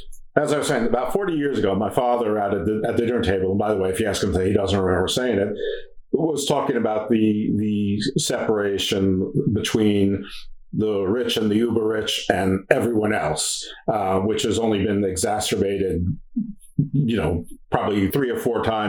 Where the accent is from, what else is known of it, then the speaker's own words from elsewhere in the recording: United States; But, as an American kid living in the suburbs, I didn't know what that means.